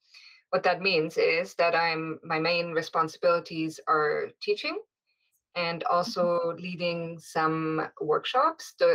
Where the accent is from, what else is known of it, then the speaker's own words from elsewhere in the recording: Germany; moved away as an adult; now in Canada; Well, I grew up in Germany, and after high school, I went to Canada as a nanny, and then I got stuck and immigrated to Canada.